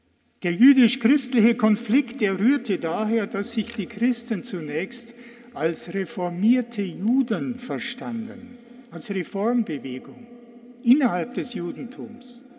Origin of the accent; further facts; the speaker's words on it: Benediktbeuern, Bavaria, Germany; In Bennigbeuern und Umgebung meiner Heimat